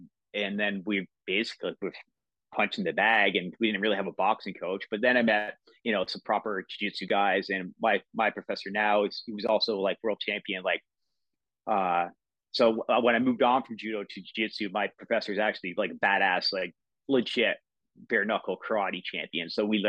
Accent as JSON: {"language": "English", "town": "Toronto", "region": "Ontario", "country": "Canada", "said": "we're from the Toronto area"}